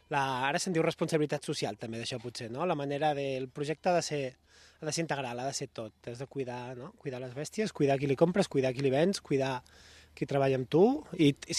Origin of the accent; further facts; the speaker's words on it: Ripollet, Catalonia, Spain; also born or lived in Barcelona; Jo sóc de prop de la capital, jo sóc nascut a Barcelona, criat a Ripollet, però després he voltat, a la que vaig sortir de casa ja no hi vaig tornar.